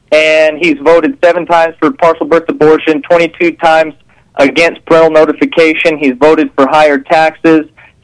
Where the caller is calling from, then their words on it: Roswell, New Mexico, United States; Calling from Roswell.